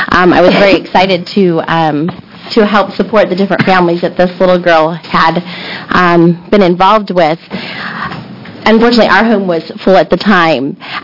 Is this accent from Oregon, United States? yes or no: yes; Oregon, United States; from Umatilla County.